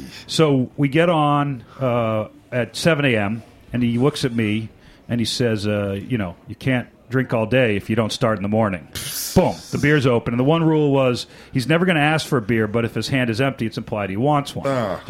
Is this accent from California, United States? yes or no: no; Boston, Massachusetts, United States; now in New York City, United States; And I am from Boston, but there's a lot of things about Boston that I take issue with.